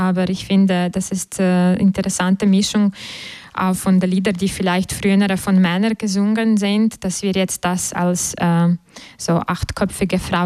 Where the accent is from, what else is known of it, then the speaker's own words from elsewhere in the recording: Western Ukraine, Ukraine; auch zum Beispiel in der Ukraine, woher ich komme, aus dem Westenteil